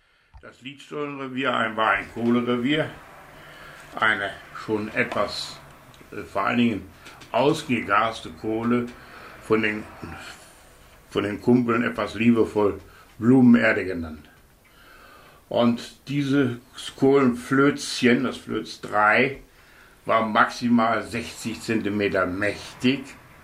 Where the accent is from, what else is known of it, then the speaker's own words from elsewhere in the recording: Rösehöfe, Lower Saxony, Germany; Im Schaumburg-Lippischen, im kleinsten Schaumburg-Lippischen Dorf an der Grenze Oberkirchens am Bückeberg.